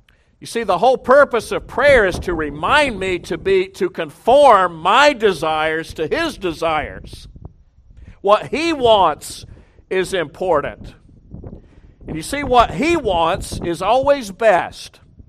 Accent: the South, United States; that may be surprising to some of you because I'm a Southerner. You know, every time I go back home, I say, man, look how slow everybody is. Now, I've really gotten used to Jersey.

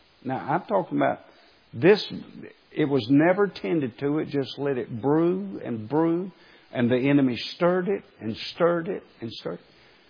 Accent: Waycross, Georgia, United States; We're both from Waycross, and while we were still living in Waycross, there was a certain church.

